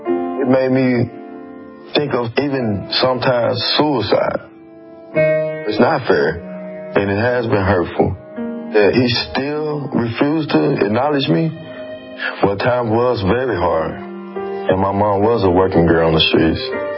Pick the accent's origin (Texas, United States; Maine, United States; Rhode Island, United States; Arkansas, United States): Arkansas, United States; Little Rock; Growing up in Little Rock school district system, it was difficulties because you got gang members, drug activities at the schools.